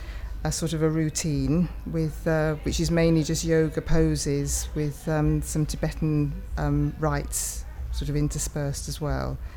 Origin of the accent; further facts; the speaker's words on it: Harrogate, Yorkshire and the Humber, United Kingdom; My date of birth is 1160 and I'm from Harrogate in North Yorkshire.